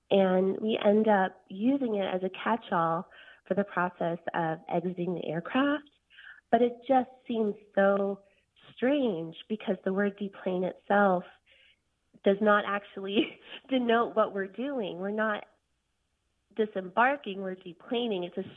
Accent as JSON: {"language": "English", "town": "Concord", "region": "North Carolina", "country": "United States"}